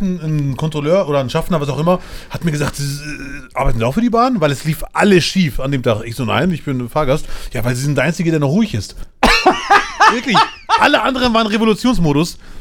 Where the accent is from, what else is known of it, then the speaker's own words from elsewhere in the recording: Bielefeld, North Rhine-Westphalia, Germany; now in Duisburg, Germany; ich bin Bielefelder und Wahl-Duisburger gleichzeitig.